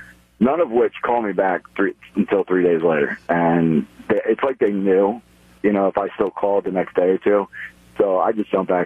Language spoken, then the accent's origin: English; Omaha, Nebraska, United States; But I lived on Kansas Chef Boyardee, which was made in my hometown of Omaha, and lost 80 pounds.